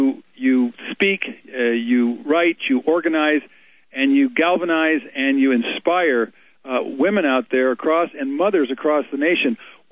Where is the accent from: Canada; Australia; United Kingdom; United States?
United States; Chicago, Illinois; born there; As a matter of fact, I was born in Chicago, north of Chicago.